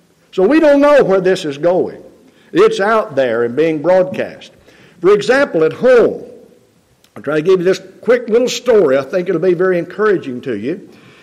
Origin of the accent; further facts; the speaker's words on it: Oregon, United States; "We're from Oregon. The state of Oregon."